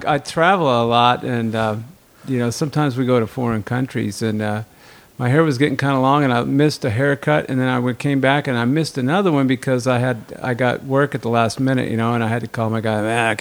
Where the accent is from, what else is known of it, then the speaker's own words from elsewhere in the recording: Colorado, United States; You know, man, I grew up in Colorado, you know, so I, you know, back in the, like when I was 15, 16, 17, 18, I used to follow … around Boulder and Denver back in the 60s.